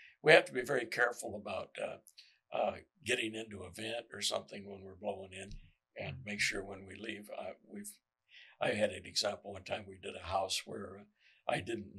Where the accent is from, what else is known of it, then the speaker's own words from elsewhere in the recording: Amarillo, Texas, United States; I'm from Amarillo. The average rainfall in Amarillo is about 19 inches.